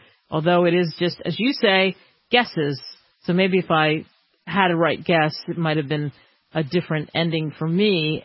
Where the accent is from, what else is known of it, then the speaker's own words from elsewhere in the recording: New Jersey, United States; Here's one from Kevin, listening to us in the Garden State, my home state.